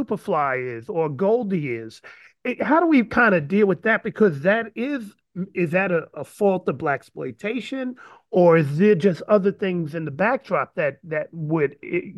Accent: New York, United States; when I was younger growing up in New York

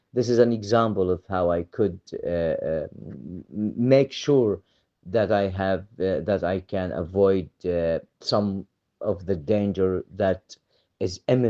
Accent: Maghazi, Gaza Strip, Palestine; English is a second language; when there was an invasion into my hometown of Maghazi in central Gaza Strip.

